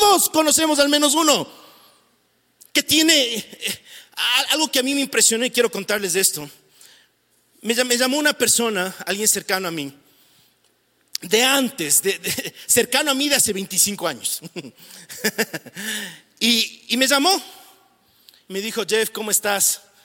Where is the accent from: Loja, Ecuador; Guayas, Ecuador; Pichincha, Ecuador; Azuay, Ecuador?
Pichincha, Ecuador; Quito; Al menos en Quito, como buenos quiteños.